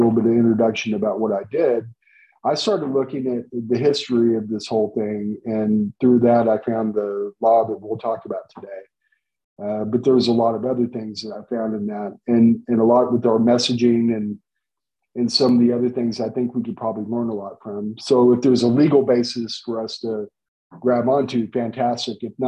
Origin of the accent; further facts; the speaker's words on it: Oklahoma, United States; also born or lived in Colorado; Well, I grew up in Oklahoma. I was born in Colorado. I grew up in Oklahoma.